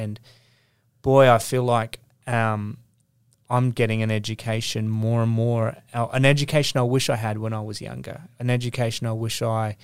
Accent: Australia; that's the beauty of what we, the image of what we can live to as Australian people.

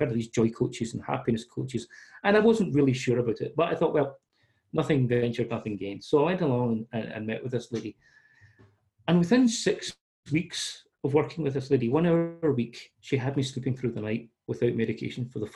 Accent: Scotland, United Kingdom; accent: Scottish; As long as you can understand my Scottish accent, if I get too excited at any point, just tell me to slow down.

